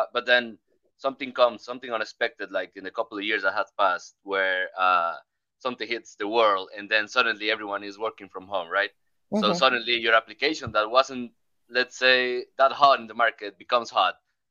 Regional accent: Costa Rica; I'm from Costa Rica. From a small country in Central America, for those that may have difficulty finding it.

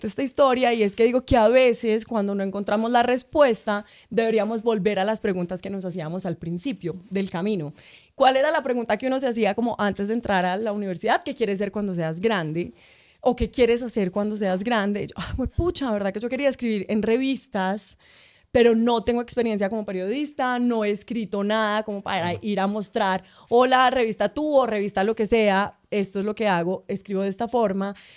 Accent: Manizales, Caldas, Colombia; Y soy de Manizales, de una ciudad pequeña o intermedia, no pequeña.

